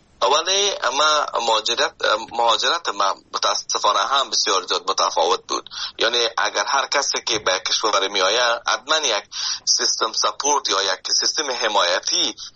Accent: Afghanistan; now in Canada; وقتی که آمدم از افغانستان، شما فکر کنید که من از افغانستان به کانادا آمدم که ده ها یا هزارها کیلومتر فاصله است

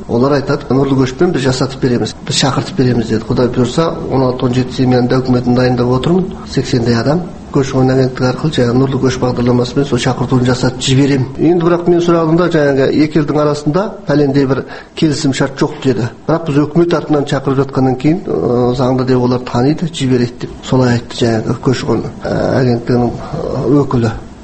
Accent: Zhanaarka, Ulytau Region, Kazakhstan; өзімнің туған ауданыма орналастырсам жаңарқаға.

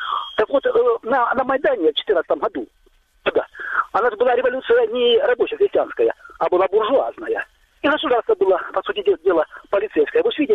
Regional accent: Western Ukraine, Ukraine; born there; Ну, я вообще-то родился на Западной Украине, а здесь живу.

